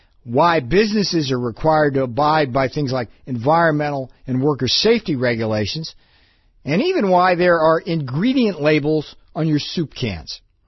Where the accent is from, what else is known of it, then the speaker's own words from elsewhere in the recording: United States; the biggest deal about the free market is generally made in the United States, where, and I'm from the United States, we consider ourselves to be kind of a free market capitalist society